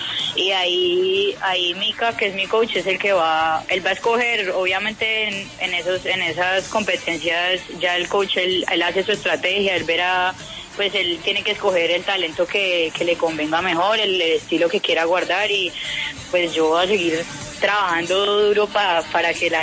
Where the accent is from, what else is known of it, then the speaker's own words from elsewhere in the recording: Colombia; así como buena colombiana, me pusieron muchos nombres.